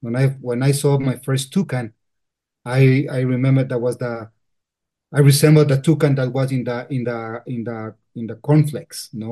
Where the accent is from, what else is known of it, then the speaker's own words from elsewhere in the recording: Quito, Pichincha, Ecuador; English is a second language; Well, I was born and raised in Quito, in the capital of Ecuador.